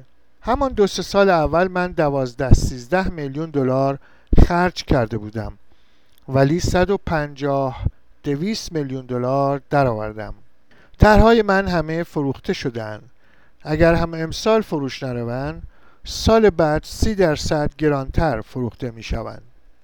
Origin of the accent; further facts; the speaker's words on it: Iran; accent: Iranian; من 100% لهجه‌ام، صحبتم و قیافه‌ام همه ایرانی است.